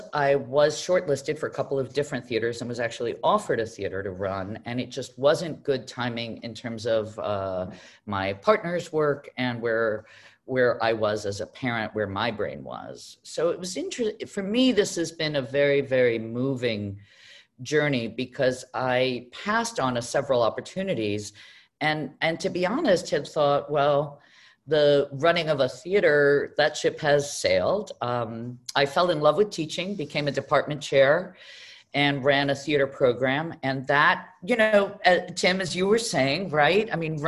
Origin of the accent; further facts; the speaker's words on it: Mexico City, Mexico; I grew up in Mexico City, attending a Zionist yeshiva.